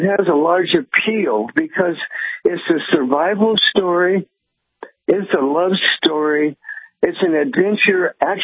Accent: California, United States; also born or lived in Alaska; Well, I lived in Alaska for, I grew up in California, moved to Alaska and taught school in native villages.

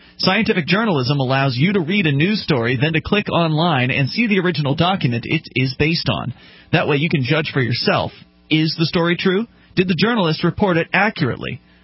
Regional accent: Australia; I have been accused of treason, even though I'm an Australian, not a U.S. citizen.

